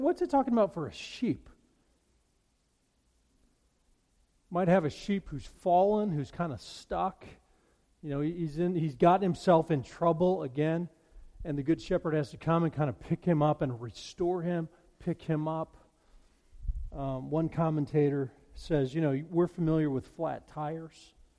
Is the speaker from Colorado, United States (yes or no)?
yes; Colorado, United States; When I read this, I think of a time as a kid growing up in Colorado.